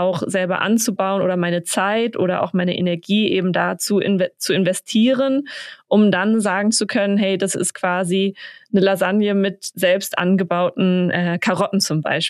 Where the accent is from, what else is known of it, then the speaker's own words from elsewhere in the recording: Schleswig-Holstein, Germany; Ich bin auf dem Dorf aufgewachsen in Schleswig-Holstein und wir hatten früher eben einen großen Garten